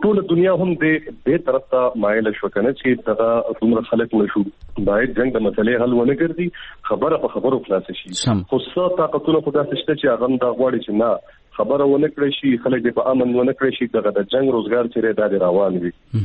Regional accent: Swat, Khyber Pakhtunkhwa, Pakistan; زه په خپله د سوات یم پېښور یونیورسټي کې سبق وایم.

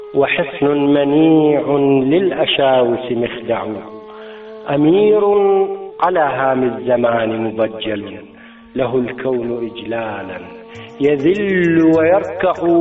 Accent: Saqlawiyah, Anbar, Iraq; أنا ابن فلاح وابن قرية، فلذلك أنا من 75 أنا أكتب الشعر، وكتابتي كانت للطبيعة في منطقة الصقلاوية مثلا، اللي هي قرية من قرى الفلوجة.

